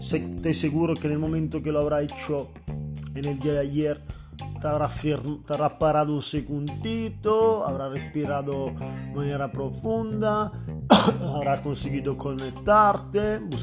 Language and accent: Spanish; Italy; Spanish is a second language; Yo soy un italiano, lo veo un poco así a la tram, como fuera un chupito.